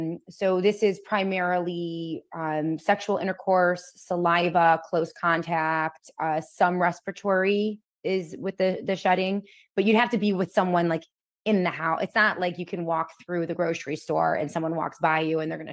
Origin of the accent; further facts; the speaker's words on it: Rochester, New York, United States; groups here in Rochester, New York, to save people and get them out of hospitals right here in my hometown.